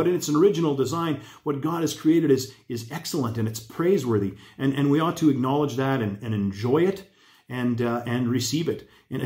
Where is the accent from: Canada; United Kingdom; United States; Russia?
Canada; When I was a kid growing up in Canada